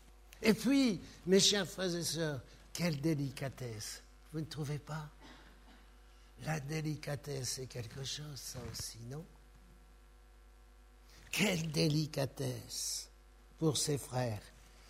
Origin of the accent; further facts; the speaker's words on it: North, France; C'est vrai que je suis du Nord, moi.